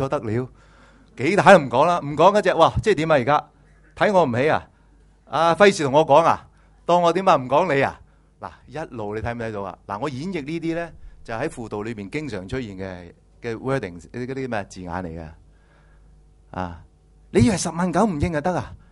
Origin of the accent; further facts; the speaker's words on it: China; 我们中国人的文化很重一个报应的观念